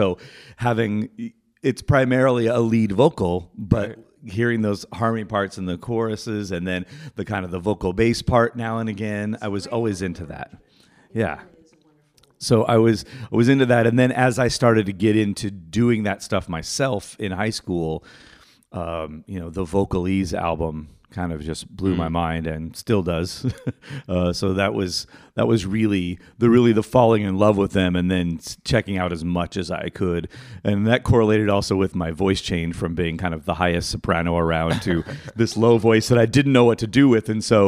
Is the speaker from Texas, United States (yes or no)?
no; Cheyenne, Wyoming, United States; I grew up in Cheyenne, Wyoming.